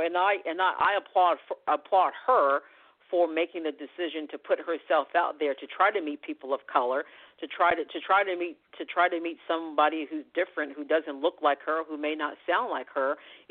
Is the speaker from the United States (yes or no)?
yes; United States; I am American journalist